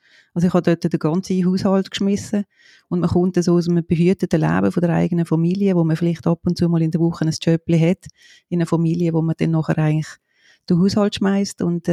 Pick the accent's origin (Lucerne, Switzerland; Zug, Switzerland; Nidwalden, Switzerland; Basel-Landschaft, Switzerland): Basel-Landschaft, Switzerland; Liestal; Aufgewachsen bin ich im Kanton Basel-Land in Liestel, in einer Brauerei.